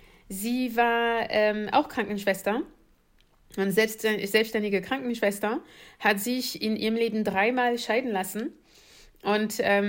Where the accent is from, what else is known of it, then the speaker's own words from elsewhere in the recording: Paris, Île-de-France, France; German is a second language; moved away; ich bin in Paris, also in der Pariser Vorort groß geworden, westlich von Paris, mit meiner Mutter, meinem Vater und meine 3 Schwestern